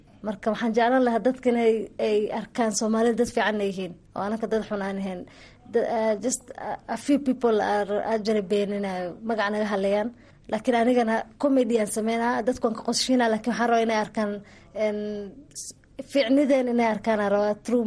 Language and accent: Somali; Nairobi, Kenya; Ana waxaan ku dhashay Nairobi. Nairobi aan ku dhashay Nairobi lagu kariyay laakiin aan wajir iyo garis meelahaas